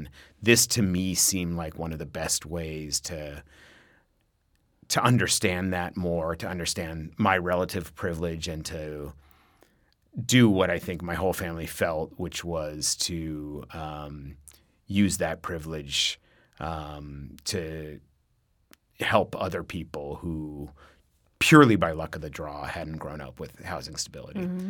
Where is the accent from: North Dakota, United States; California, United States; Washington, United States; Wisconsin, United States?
Washington, United States; Seattle; I think certainly when I was growing up in Seattle, you saw examples of homelessness